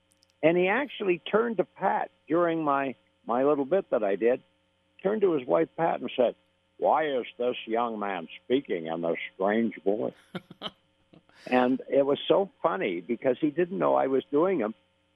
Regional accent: Canada; because I'm a Canadian.

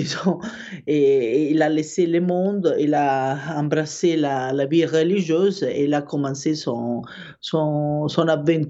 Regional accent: Rome, Lazio, Italy; born there; French is a second language; je suis capable de parler en français un peu. Hein. Alors, je suis la maman de Carlo, et je suis née à Rome

